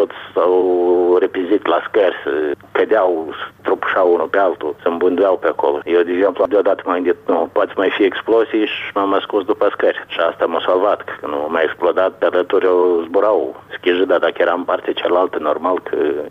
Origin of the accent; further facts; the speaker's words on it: Moldova; noi, ca moldoveni, încă nu putem să ne arătăm dignitatea noastră, mândria noastră.